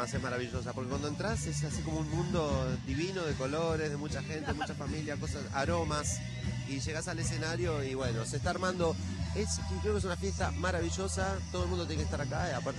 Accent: Argentina

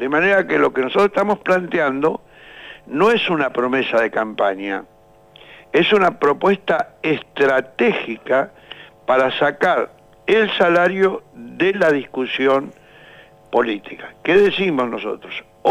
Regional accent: Argentina; nos tiene que preocupar como argentinos

